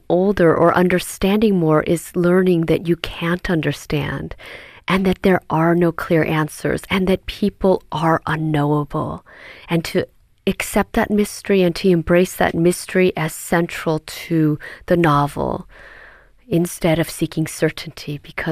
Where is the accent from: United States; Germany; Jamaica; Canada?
United States; as well as myself as an American